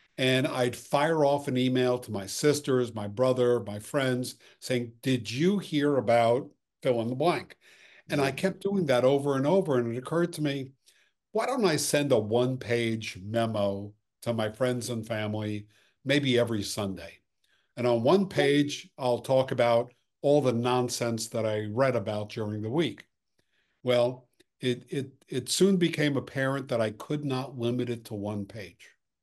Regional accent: New York City, New York, United States; Well, I'm a New York City kid. I'm the son of a dry cleaner. I grew up in Lower Manhattan. My dad's store was at Times Square.

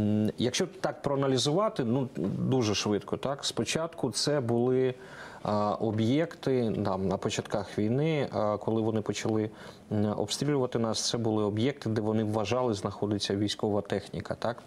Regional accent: Zaporizhzhia, Zaporizhzhia Oblast, Ukraine; Я з Запоріжжя, я можу сказати, що так, у нас не завжди була дуже проста там ситуація

